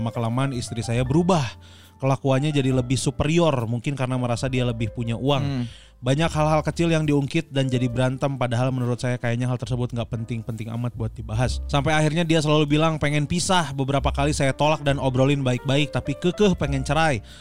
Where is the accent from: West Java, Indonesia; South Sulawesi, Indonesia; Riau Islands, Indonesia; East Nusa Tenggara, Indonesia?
West Java, Indonesia; Bandung; moved away as an adult; now in Jakarta, Indonesia; Saya orang Bandung tapi tahun 2018 merantau ke Jakarta sama istri.